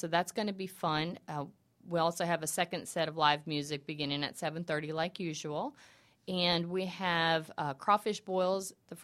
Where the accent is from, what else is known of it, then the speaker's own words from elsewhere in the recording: Bay Minette, Alabama, United States; also born or lived in Texas; up in Lower Alabama, Bay Minette, which is Gulf Coast area, mm-hmm. Or Gulf Shores area, and then I was from Texas and had relatives in New Orleans